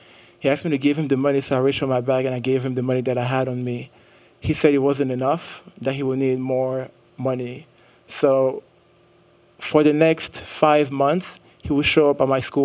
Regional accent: Cameroon; moved away as an adult; now in United States; I'm 23 years old. I moved to the United States about 4.5 years ago for grad school, as she mentioned. I was born and raised in Cameroon, a country in Central Africa

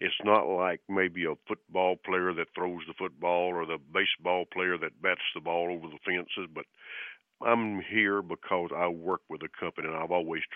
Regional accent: Lynchburg, Tennessee, United States; Well, I grew up here not in Lynchburg, or outside of Lynchburg

